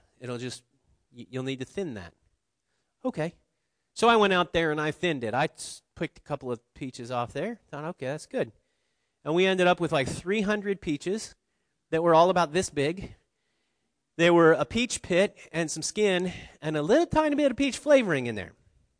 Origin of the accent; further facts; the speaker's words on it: Midwest, United States; I grew up in the Midwest where we had fruit trees.